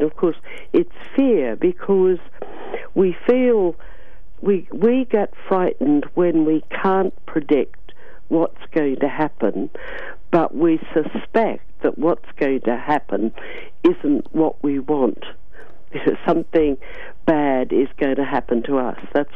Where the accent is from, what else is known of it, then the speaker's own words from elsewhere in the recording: Australia; I'm an Australian, as you said